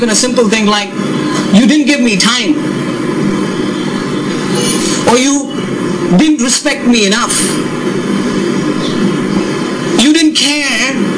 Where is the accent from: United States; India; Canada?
India; But I'm an Indian